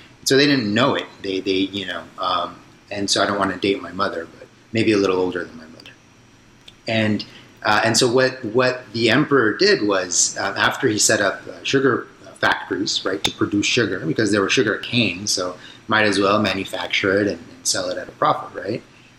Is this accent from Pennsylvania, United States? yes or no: no; San Jose, California, United States; so I grew up in San Jose, California.